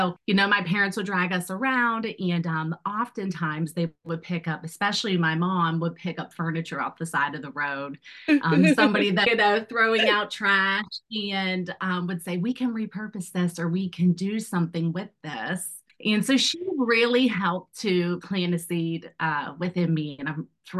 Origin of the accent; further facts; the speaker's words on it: West Virginia, United States; I am born and raised in West Virginia. So I often say I'm a child of Appalachia. I'm really proud of where I'm from. My parents are from West Virginia. And so my whole entire life I spent there.